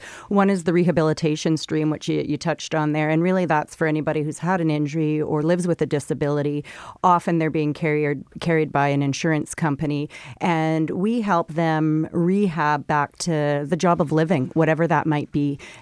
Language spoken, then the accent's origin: English; Winnipeg, Manitoba, Canada; So born and raised in Winnipeg